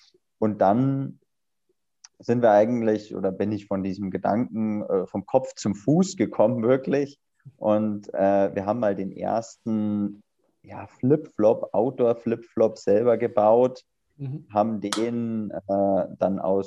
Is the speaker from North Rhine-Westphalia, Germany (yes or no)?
no; Rosenheim, Bavaria, Germany; ich komme aus Rosenheim, habe in München studiert